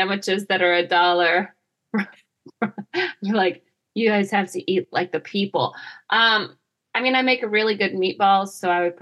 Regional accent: Georgia, United States; Like, my mom's Italian, but we grew up in Georgia, so...

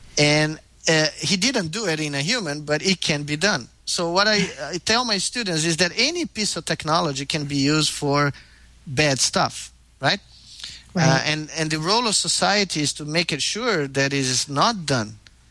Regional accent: Brazil; born there; English is a second language; I was born in Brazil, and we are from the tropics, and there's a lot of light there.

